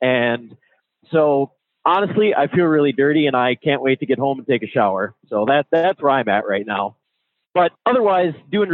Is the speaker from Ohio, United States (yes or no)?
no; Minnesota, United States; Yeah, I am from Minnesota.